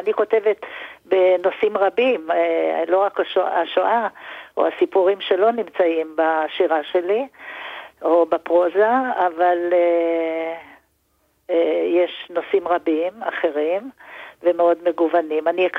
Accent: Netanya, Central District, Israel; למרות שאני ילידת הארץ, הוריי הגיעו לישראל ולנתניה ב-1935, ואני נולדתי כאן, ואני חיה את כל חיי בנתניה.

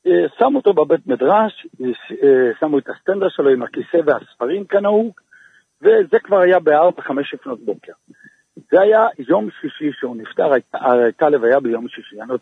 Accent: Jerusalem, Jerusalem District, Israel; אני ירושלמי

